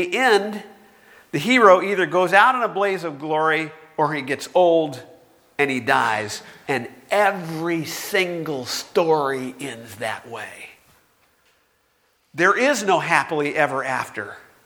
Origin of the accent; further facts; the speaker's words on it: United States; I grew up in America, where the idea is that life just gets better and better.